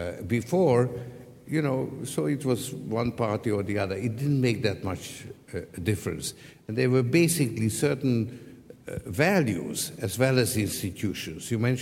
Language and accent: English; Hungary; now in United States; I came from Hungary